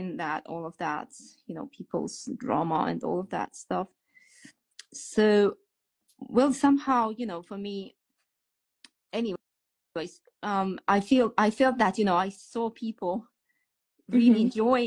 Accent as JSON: {"language": "English", "country": "Estonia", "said": "I'm originally from Estonia."}